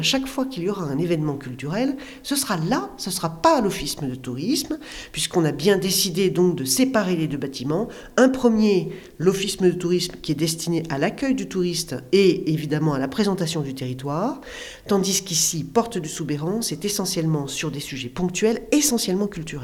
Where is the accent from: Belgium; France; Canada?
France; Occitanie; je suis donc conférencière, historienne, j'exerce donc à Paris et en Lozère, qui est mon pays natal.